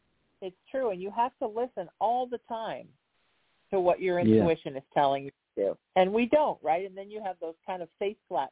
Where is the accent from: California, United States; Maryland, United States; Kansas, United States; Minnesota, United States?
California, United States; Huntington Beach; I grew up in Surf City in Huntington Beach, California, and I live there again now this summer.